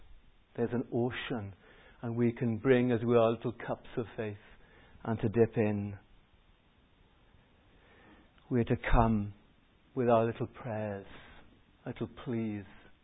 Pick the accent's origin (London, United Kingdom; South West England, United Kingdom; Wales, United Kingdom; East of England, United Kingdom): Wales, United Kingdom; Pontypridd; My hometown is Pontypridd. My mother still lives there in Pontypridd, and it's a bungalow up on the hillside.